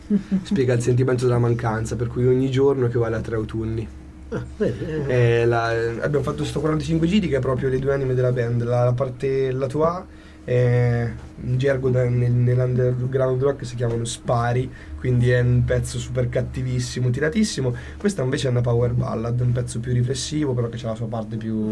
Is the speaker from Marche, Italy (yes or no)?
no; Gubbio, Umbria, Italy; poi io sono di Gubbio, quindi sicuramente faremo una data a Gubbio